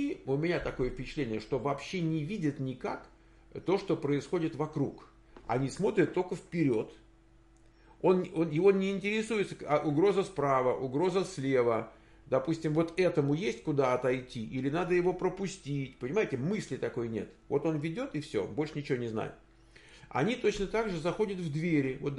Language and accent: Russian; Penza, Penza Oblast, Russia; Пенза. Я из Пензы. Я пензяк.